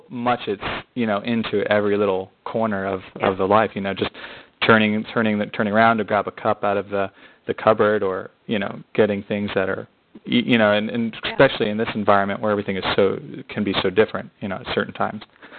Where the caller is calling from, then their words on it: China; I'm calling from China.